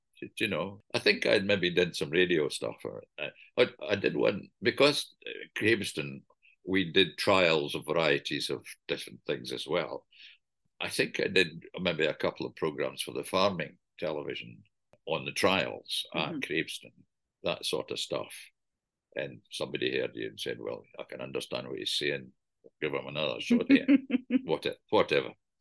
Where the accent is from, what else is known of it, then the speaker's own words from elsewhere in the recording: Kilmarnock, Scotland, United Kingdom; born there; also born or lived in Glasgow / Reading / Shropshire; I was born in Kilmarnock I went to college in Glasgow in Ayr. I worked in nurseries in Kilmarnock, and then I went to Reading. And then I went from Reading to Shropshire